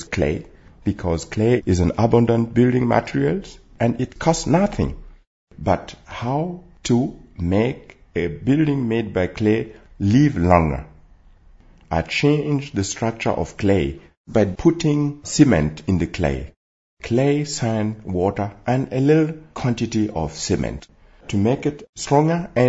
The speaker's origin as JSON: {"language": "English", "town": "Gando", "country": "Burkina Faso", "tie": "born or raised there", "said": "I was born in Burkina Faso in a village called Gando."}